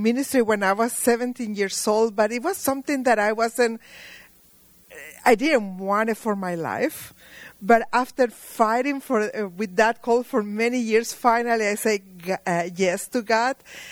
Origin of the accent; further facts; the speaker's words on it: Mexico; born there; English is a second language; now in Czech Republic; I was born in Mexico.